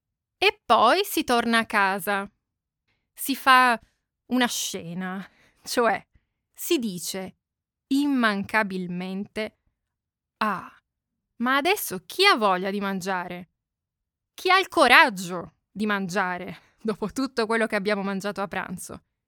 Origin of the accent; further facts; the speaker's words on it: Piedmont, Italy; La mia, ad esempio, quella in cui sono cresciuta, quella vicino a Torino, anche se era una città molto piccola, un paese